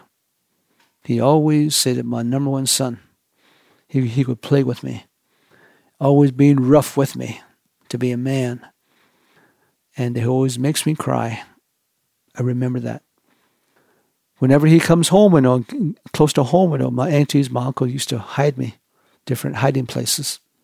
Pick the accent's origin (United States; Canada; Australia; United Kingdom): United States; Church Rock, New Mexico; also born or lived in Tohatchee; I'm from Tohatchee, and my clan is Sasakadi Nishlingo. As my early remember going back, I grew up in Church Rock and at the Standing Rock when I was just a little kid.